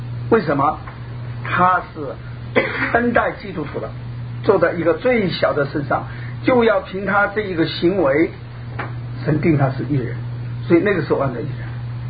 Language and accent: Chinese; China; 所以我们从大陆来的人我们就很清楚